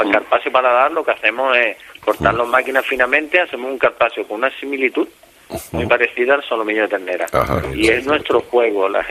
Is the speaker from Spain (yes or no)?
yes; Barbate, Andalusia, Spain; Digo, mira, yo soy de Barbate.